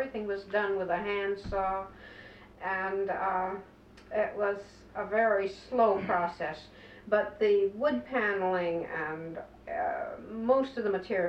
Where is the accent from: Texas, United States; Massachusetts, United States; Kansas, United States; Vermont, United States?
Vermont, United States; Montpelier; No, I grew up in the Montpelier area.